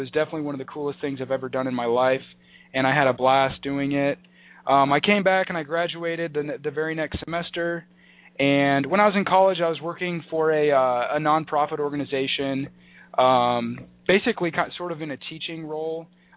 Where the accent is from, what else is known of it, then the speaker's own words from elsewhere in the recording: Omaha, Nebraska, United States; So anyways, born and raised in Omaha, went to high school in Omaha, Omaha Central High School.